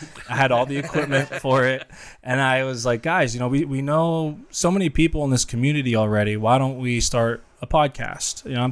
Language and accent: English; Youngstown, Ohio, United States; And I'm from Youngstown, Ohio, which is full of Italians.